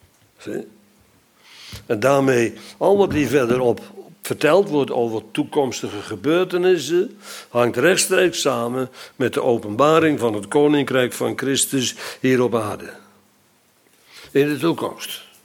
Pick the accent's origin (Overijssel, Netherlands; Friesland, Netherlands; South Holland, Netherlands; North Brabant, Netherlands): Friesland, Netherlands; want ik kwam uit het noorden van Friesland, uit het beeld, oorspronkelijk.